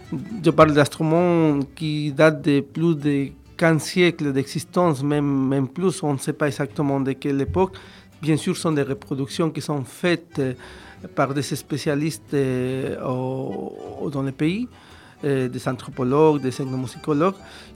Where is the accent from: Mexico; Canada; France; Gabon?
Mexico; French is a second language; une fête vraiment très importante chez nous, au Mexique.